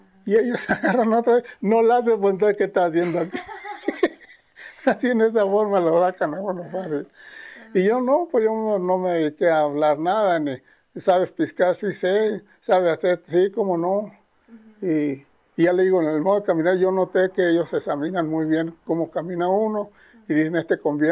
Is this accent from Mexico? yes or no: yes; Parral, Chihuahua, Mexico; also born or lived in La Mier, Durango, Mexico; Mis padres andaban de un rancho a otro. Salimos de La Mier, Durango, aquí al estado de Chihuahua. Y aquí como quien dice, me crié en Parral, Santa Bárbara, El Oro.